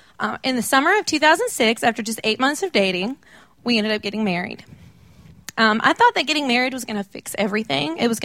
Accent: Jacksonville, North Carolina, United States; I'm originally from Jacksonville, North Carolina. I came from a very dysfunctional family.

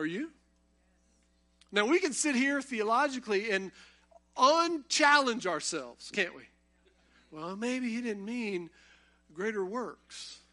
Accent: North Carolina, United States; Well, I've never been to New York City. I'm from Eastern North Carolina.

